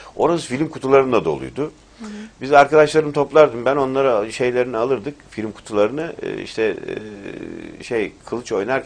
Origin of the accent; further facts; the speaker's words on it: Istanbul, Turkey; Doğumluyum, İstanbulluyum ben. Babam öyle. Babamın babası da öyle. Ön tarafı Ürgüp'ten gelmeyiz biz. Kapadokya'dan.